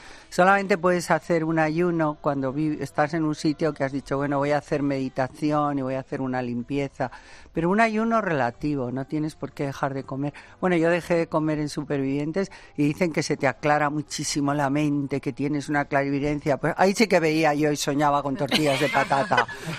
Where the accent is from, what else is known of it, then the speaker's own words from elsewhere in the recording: Spain; Si yo no soy francesa, si soy española